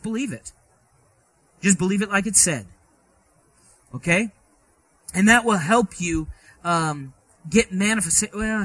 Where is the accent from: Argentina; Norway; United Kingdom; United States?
United Kingdom; Scotland; I just know that I'm Scottish